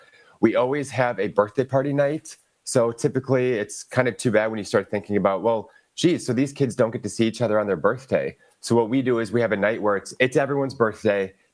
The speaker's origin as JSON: {"language": "English", "town": "Milwaukee", "region": "Wisconsin", "country": "United States", "said": "And I'm from Milwaukee, so this is my city."}